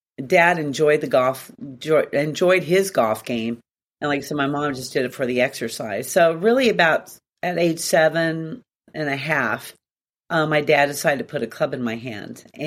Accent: Torrance, California, United States; born there; So I was born in Torrance, California.

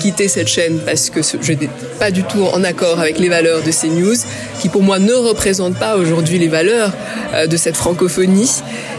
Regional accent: Mumbai, Maharashtra, India; j'étais à Mumbai, donc mon pays d'origine

